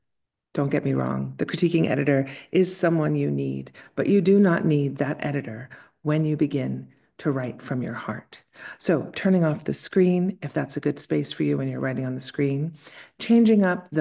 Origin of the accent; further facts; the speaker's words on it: Williamsburg, Virginia, United States; I had the pleasure, if I can say pleasure, the complicated beginnings of growing up in Southern Virginia in a small town called Colonial Williamsburg, where lots of strange people like to pretend they're British.